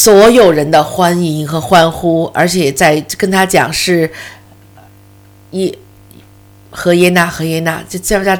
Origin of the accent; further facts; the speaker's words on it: New Zealand; 所以我们新西兰人每次在他的出国，比如说比赛呀或什么